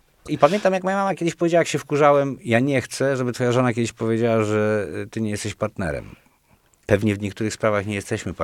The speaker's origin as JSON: {"language": "Polish", "town": "Wrocław", "region": "Lower Silesian Voivodeship", "country": "Poland", "tie": "born or raised there", "said": "Już później jako nastolatek często we Wrocławiu mieliśmy tę możliwość, że tych teatrów było kilka i wybór repertuarowy był dosyć szeroki."}